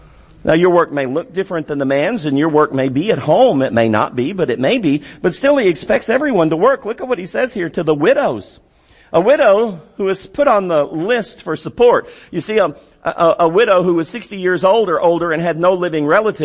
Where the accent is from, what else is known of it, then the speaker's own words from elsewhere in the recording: United States; I'm glad I'm an American. And you should be too.